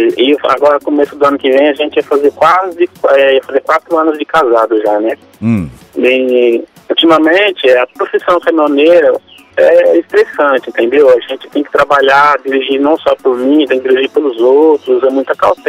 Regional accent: Luanda, Paraná, Brazil; Eu sou de Luanda, Paraná.

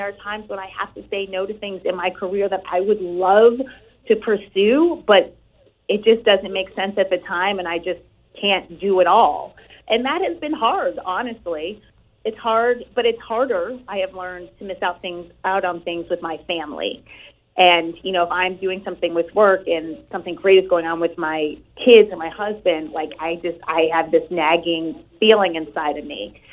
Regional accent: New England, United States; But it was here in New England, in my hometown, my area. So it was perfect.

